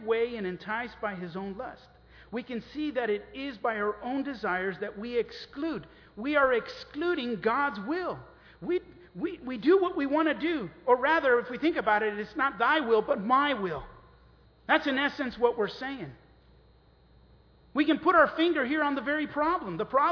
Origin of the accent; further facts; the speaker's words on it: Los Angeles, California, United States; Well, I grew up in the barrio. I grew up in East LA and everyone smoked, everyone used drugs.